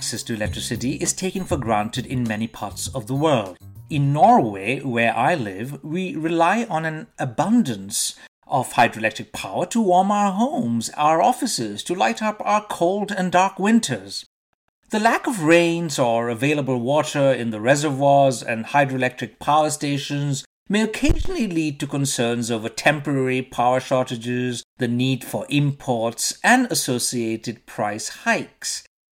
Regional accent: India; Growing up in India in the 1970s and the 1980s

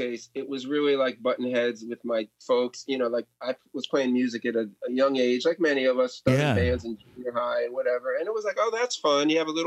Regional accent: Meriden, Connecticut, United States; And I grew up in Meriden, Connecticut. So this was about 30, 40 minutes from where I grew up.

